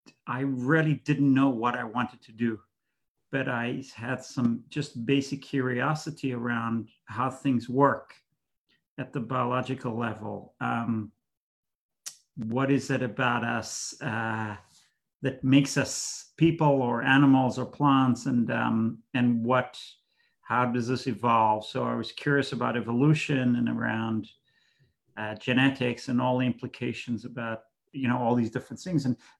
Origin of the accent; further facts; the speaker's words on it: Israel; moved away as an adult; now in United States; So I grew up in Israel, and I came to the US pretty much by chance